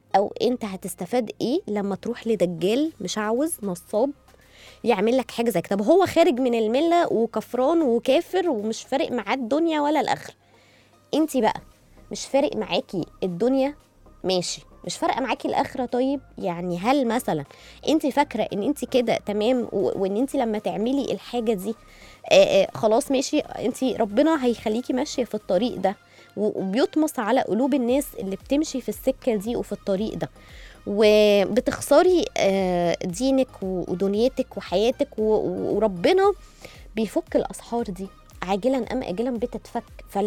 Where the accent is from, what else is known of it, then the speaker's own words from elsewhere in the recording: Faiyum Governorate, Egypt; حصلت حقيقي في مصر عندنا في الفيوم